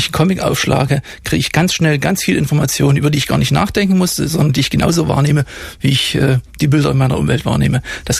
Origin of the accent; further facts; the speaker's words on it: East Germany, Germany; Also über die Jahre, als Kind in der DDR aufgewachsen